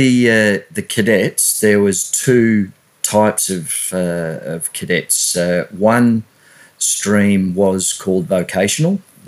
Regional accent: Mount Waverley, Victoria, Australia; Where I grew up in Mount Waverley in Victoria

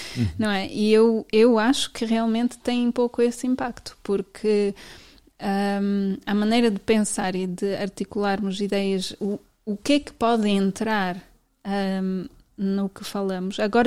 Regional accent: Berlin, Germany; Portuguese is a second language; moved away; Eu nasci em Berlim e quando vivia na Alemanha vivia em Berlim, e Berlim tem o seu a sua maneira de falar

